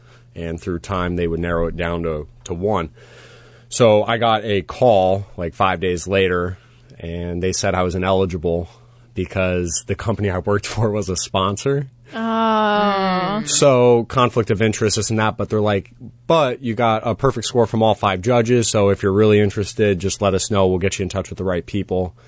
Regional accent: Florida, United States; You know, growing up in South Florida, being that tan blonde, I would walk into like Hollister's and stuff all the time.

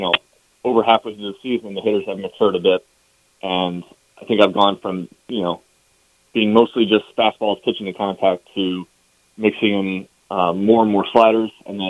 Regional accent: Virginia, United States; I went down. I'm from Virginia, so I went to some schools around local Virginia, like UVA.

